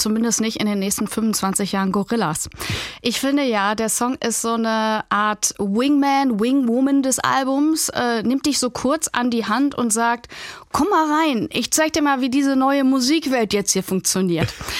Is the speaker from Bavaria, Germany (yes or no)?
no; Remscheid, North Rhine-Westphalia, Germany; Ich bin in Remscheid aufgewachsen. Das ist eine ganz kleine Stadt in NRW.